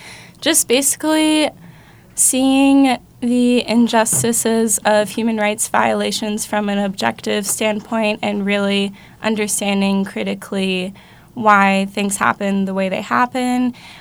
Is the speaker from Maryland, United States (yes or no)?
yes; Maryland, United States; I hail from Maryland.